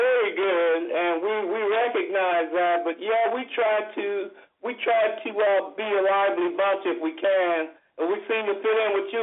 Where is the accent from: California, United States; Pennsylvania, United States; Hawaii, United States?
California, United States; Los Angeles; I grew up in the Watts area. I was living in the Jordan Downs housing project, not doing too well at the time.